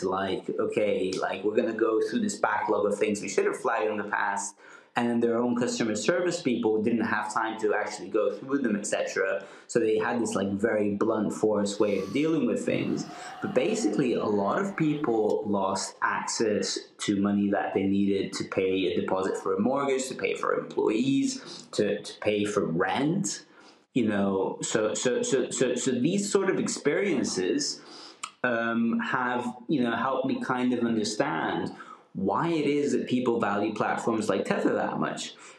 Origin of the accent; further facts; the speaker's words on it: Costa Rica; also born or lived in Hungary; I was born in Hungary, I grew up in Costa Rica.